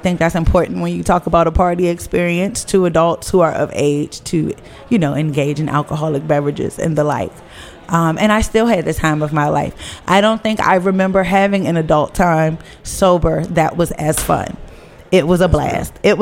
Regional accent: Washington, District of Columbia, United States; Born and bred in the Great Ward 8, and very excited to speak to you today about how D.C. is turning to Disneyland.

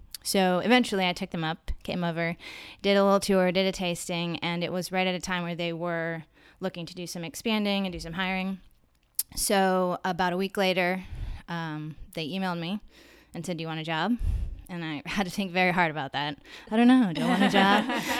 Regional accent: Ohio, United States; moved away as an adult; So originally I'm from Ohio. I grew up there all the way through college, and for college I studied theater

